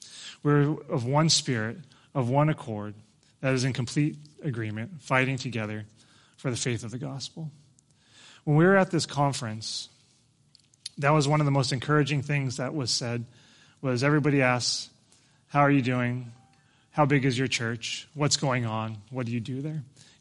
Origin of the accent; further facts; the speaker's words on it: United States; makes me embarrassed to say that I'm an American